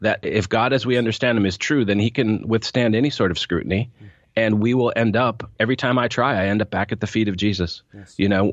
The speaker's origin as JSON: {"language": "English", "region": "Minnesota", "country": "United States", "tie": "born or raised there", "said": "But no, I was raised in actually in Minnesota, which is in the northern United States, in very Scandinavian background."}